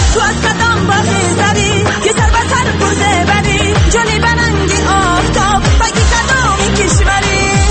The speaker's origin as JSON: {"language": "Persian", "country": "Tajikistan", "said": "من تاجیک هستم، من از تاجیکستان هستم."}